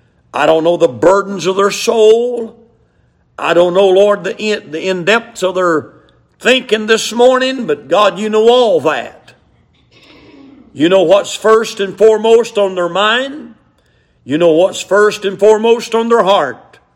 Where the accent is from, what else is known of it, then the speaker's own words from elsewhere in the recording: Hiawassee, Georgia, United States; born there; also born or lived in Clayton; I was born in Clayton. Lived in Hiawassee.